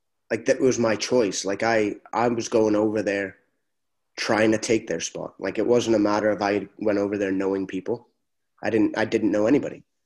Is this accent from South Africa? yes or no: no; Canada; also born or lived in Scotland; Okay, I was born in Scotland. My family's all Scottish, but I'm Canadian. Mm-hmm. Always have been.